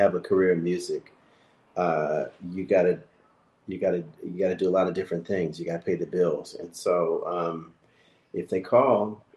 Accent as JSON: {"language": "English", "town": "Santa Monica", "region": "California", "country": "United States", "tie": "born or raised there", "said": "Grew up in Santa Monica, California. Yeah, LA. They both came here from the South, and they met at a church in Santa Monica."}